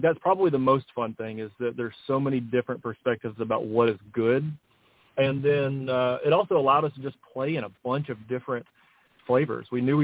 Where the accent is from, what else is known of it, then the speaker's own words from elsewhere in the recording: the South, United States; it fits how I think how we were raised in the South. Like, it's you know, your neighbors help so much growing up, small town stuff.